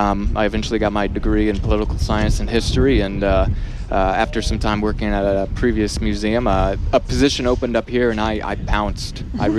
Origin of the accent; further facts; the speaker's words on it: Ohio, United States; Yeah, so I was born and raised here in Northwest Ohio